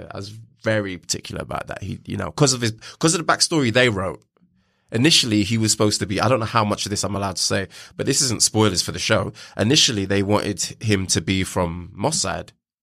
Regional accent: London, United Kingdom; Like I can see everything because I'm from Northwest London

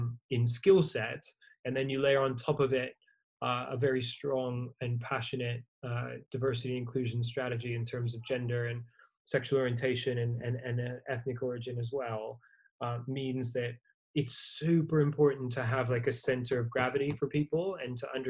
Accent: Canada; now in United States; I grew up in Canada and then in the US, lived here for 17 years.

